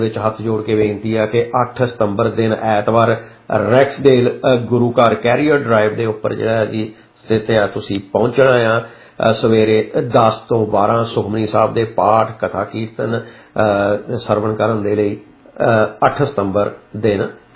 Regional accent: Narur, Punjab, India; ਪਿੰਡ ਨਰੂੜ, ਜਾਣੀ ਕਿ ਮੇਰਾ ਪਿੰਡ ਆ ਜੀ

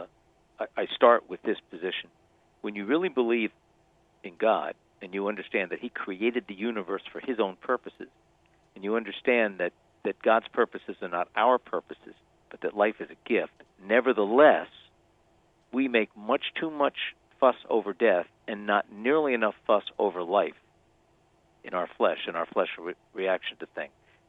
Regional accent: Reading, Pennsylvania, United States; Well, I'm born and raised in Reading, Pennsylvania.

